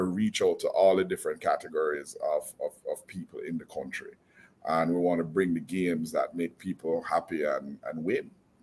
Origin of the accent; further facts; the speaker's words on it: Jamaica; I'm like, dude, we're from Jamaica. We had interest rates at 120% and made money.